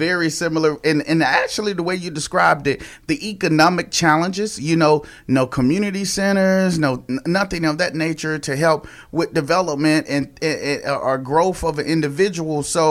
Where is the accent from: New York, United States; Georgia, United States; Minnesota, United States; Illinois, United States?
Georgia, United States; Well, I'm from right up 441 from you. I'm from Wilkerson County.